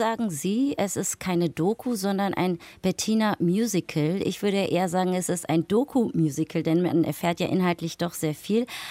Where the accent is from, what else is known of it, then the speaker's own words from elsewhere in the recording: Berlin, Germany; ich als Berlinerin